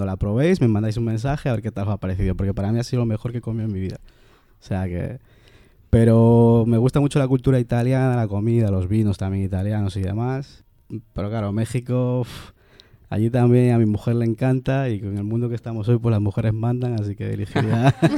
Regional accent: Ecuador; Soy más de café. Como buen ecuatoriano que soy también, nosotros nos encanta mucho el café.

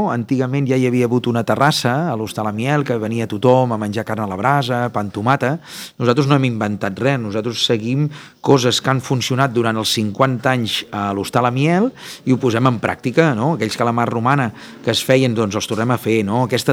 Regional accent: Vilafant, Catalonia, Spain; considero que Vilafant és casa, és poble, és on te vaig néixer a les Forques

